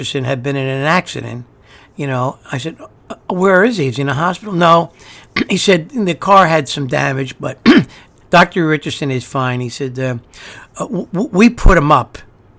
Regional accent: Ireland; I am an Irish person who has spent their entire adult life in the sun.

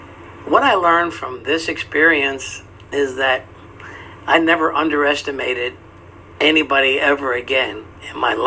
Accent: Philadelphia, Pennsylvania, United States; I'm from West Philadelphia.

